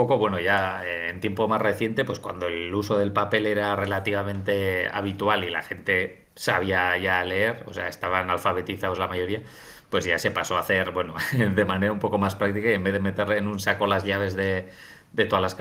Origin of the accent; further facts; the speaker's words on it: Vidangoz, Navarre, Spain; Y en Vidangoz, que es en mi pueblo